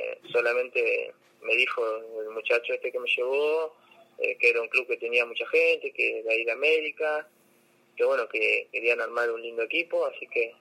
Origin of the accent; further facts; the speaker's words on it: González Catán, Buenos Aires Province, Argentina; born there; que es de acá, que es de González Catana, donde yo nací.